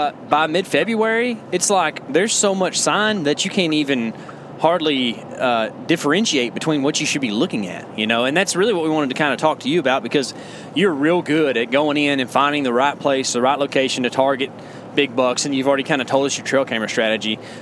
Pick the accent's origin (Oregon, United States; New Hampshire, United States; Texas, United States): Texas, United States; And we come from East Texas, where they just don't hardly do that at all.